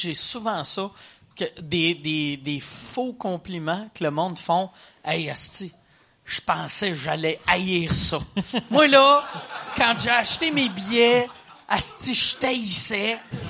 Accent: Quebec City, Quebec, Canada; je sais pas si c'est le fait que je viens de Québec

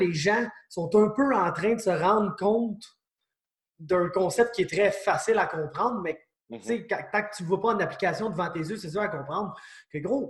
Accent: Canada; puis moi, je viens du Canada, genre

